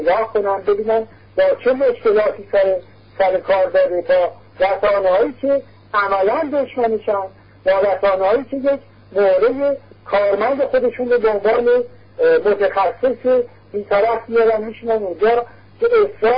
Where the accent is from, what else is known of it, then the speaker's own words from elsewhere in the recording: Iran; من خود من به عنوان یک ایرانی طرفدار پایداری ایران